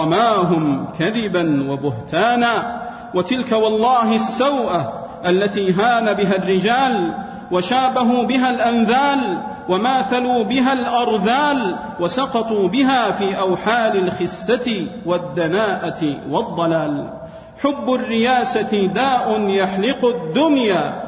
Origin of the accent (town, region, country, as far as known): Saudi Arabia